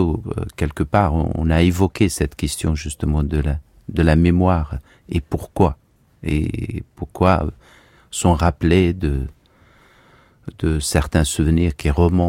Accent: Algeria; une part des traumas et surtout de ma petite et mon enfance aussi en Algérie

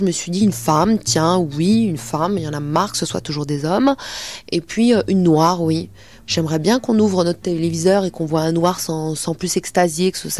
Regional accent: France; Mais moi, je suis française.

